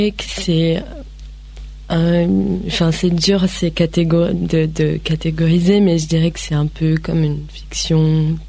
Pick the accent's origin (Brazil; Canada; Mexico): Brazil; now in France; moi je viens du Brésil, c'est un pays où il fait beaucoup de soleil. Et je viens en France, je vis en France maintenant